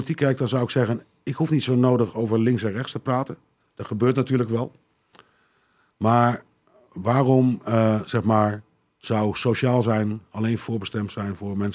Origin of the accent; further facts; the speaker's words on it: Zwolle, Overijssel, Netherlands; now in Assen, Netherlands; Ik kom oorspronkelijk uit Zwolle. Daar ben ik geboren en getogen.